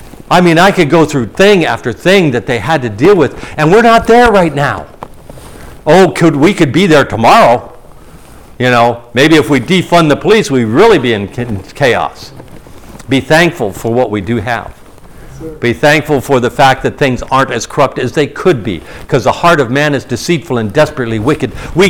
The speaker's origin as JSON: {"language": "English", "region": "Hawaii", "country": "United States", "tie": "born or raised there", "said": "My wife and I, we go to Hawaii. We were raised in Hawaii. We were raised in the Catholic Church."}